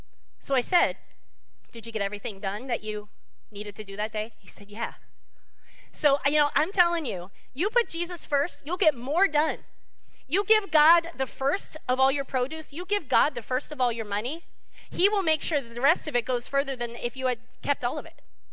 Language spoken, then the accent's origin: English; Pennsylvania, United States; And I said, "Oh, I'm from Pennsylvania, too."